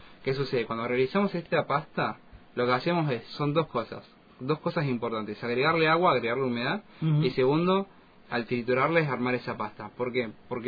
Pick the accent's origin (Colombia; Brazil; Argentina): Argentina; Cipolletti, Río Negro; Yo soy en realidad de Cipolletti.